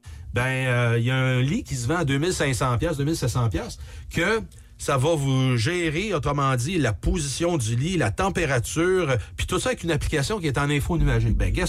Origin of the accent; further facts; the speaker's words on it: Quebec, Canada; plus gros festival de hackers en Amérique du Nord qui est dans le nord-est chez nous à Québec.